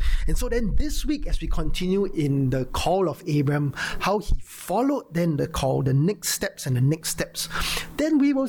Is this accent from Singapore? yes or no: yes; Singapore; When you think of this word as a Singaporean, right, you think of a policeman saman, a judge saman